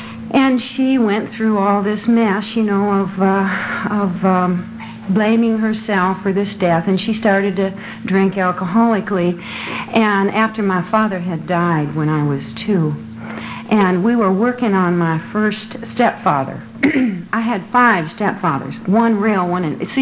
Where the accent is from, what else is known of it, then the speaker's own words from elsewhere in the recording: Glendale, California, United States; now in Tampa, United States; I'm really from Glendale, California. I got sober there, but I live in Tampa, Florida now.